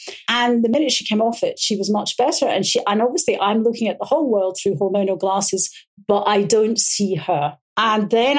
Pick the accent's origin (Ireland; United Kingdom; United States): United Kingdom; Glasgow, Scotland; I was a good drinker, being a Glaswegian.